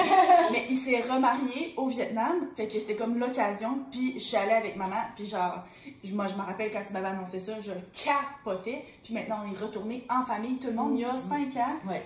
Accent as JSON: {"language": "French", "region": "Quebec", "country": "Canada", "said": "Fait que même si clairement on est québécoise, il y a quand même une partie de nous qui est bel et bien vietnamienne."}